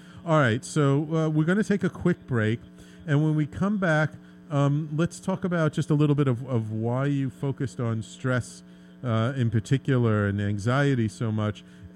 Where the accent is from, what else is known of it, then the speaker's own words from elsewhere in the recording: Bronx, New York, United States; because I grew up in the Bronx, but I didn't hang out too much with gangbangers.